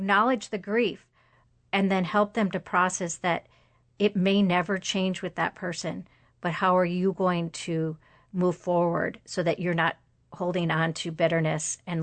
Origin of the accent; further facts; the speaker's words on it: International Falls, Minnesota, United States; I was walking from the post office just on the street in my hometown, International Falls, Minnesota.